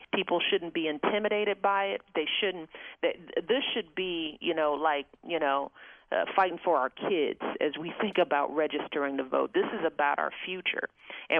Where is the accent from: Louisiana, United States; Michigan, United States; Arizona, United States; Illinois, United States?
Illinois, United States; places like California, New York, Illinois even, my hometown.